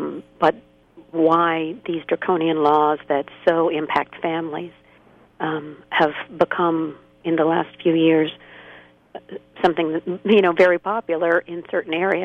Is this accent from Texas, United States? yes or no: no; Oklahoma, United States; It's because I come from Indian Territory. It's because I come from Oklahoma.